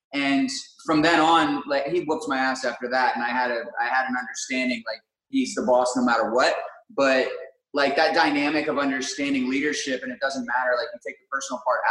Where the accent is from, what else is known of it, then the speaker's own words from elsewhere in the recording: Frederick, Maryland, United States; now in Los Angeles, United States; I grew up in a town called Frederick, Maryland, which is like 40 miles north of Washington, D.C. I've been in L.A. now for, it'll be 12 years this month.